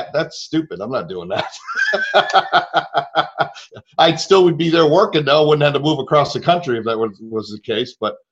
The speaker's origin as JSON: {"language": "English", "town": "Syracuse", "region": "New York", "country": "United States", "said": "Even though I'm from Syracuse, you know, they hear the state New York, they think the city"}